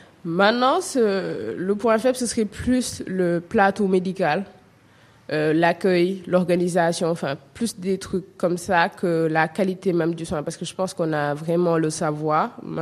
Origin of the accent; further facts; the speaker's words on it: Saly, Thiès, Senegal; je suis pas de Dakar, je suis de Sali